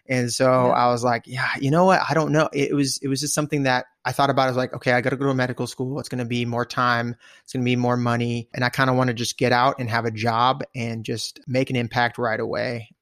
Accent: Lahaina, Hawaii, United States; moved away as an adult; also born or lived in Austin; So I was born and raised in Hawaii in a town called Lahaina on the island of Maui. So very, very proud of my roots there.

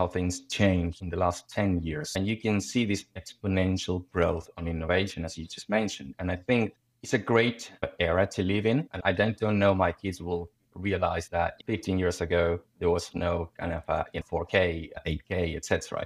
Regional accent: Argentina; English is a second language; so I am from Argentina. So I was born in Argentina. And imagine, so it was in the 80s.

